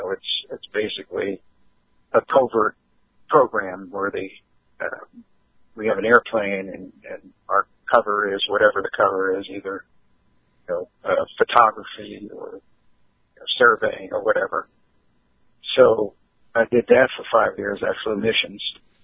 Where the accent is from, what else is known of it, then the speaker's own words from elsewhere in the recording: Philadelphia, Pennsylvania, United States; I'm like Italian from South Philly.